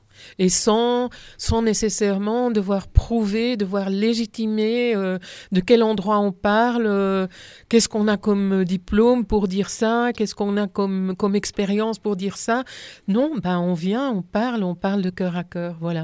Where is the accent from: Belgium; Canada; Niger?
Belgium; Flanders; Et quand on est arrivé en Ardennes, parce que moi, je suis flamande d'origine